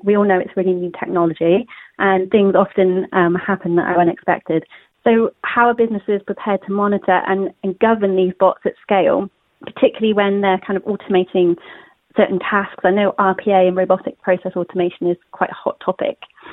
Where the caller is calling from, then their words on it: Forest of Dean, South West England, United Kingdom; I'm calling from the Forest of Dean.